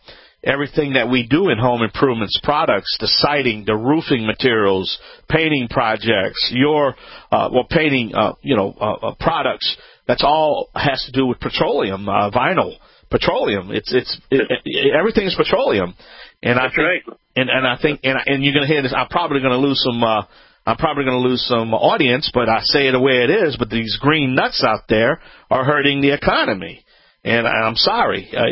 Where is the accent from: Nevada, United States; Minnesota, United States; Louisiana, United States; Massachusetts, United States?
Louisiana, United States; from the Bayou Land. That's right.